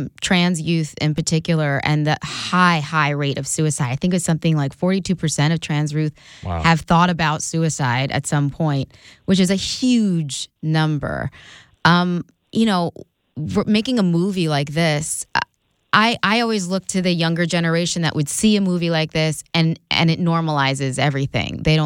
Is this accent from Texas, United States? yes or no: no; New York, United States; I grew up in New York, but of course, as Alan mentioned, I didn't even know about the ballroom scene.